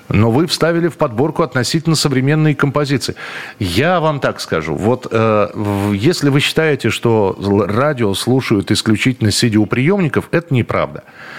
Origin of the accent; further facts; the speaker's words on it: Moscow, Russia; Я тоже из Москвы, и мы также ходили в парки весной.